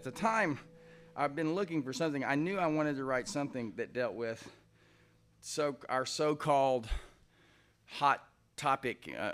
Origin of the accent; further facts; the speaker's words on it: San Antonio, Texas, United States; Number one, I grew up in San Antonio, Texas. Where I grew up, nobody moves across the border to get a job. The border moved across them.